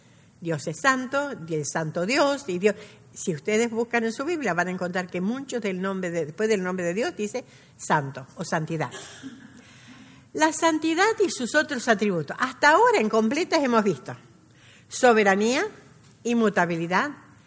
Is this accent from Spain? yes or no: no; Argentina; soy argentina. Y en la Argentina estaba famoso en los años que yo era adolescente